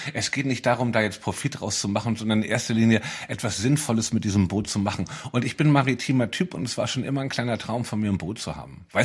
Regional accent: Hamburg, Germany; Ja, Hamburg ist immer noch meine Heimatstadt.

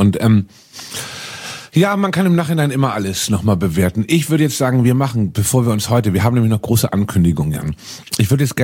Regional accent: Hamburg, Germany; für die Flensburger sind wir Hamburger Münchner. Die Münchner des norddeutschen Volks.

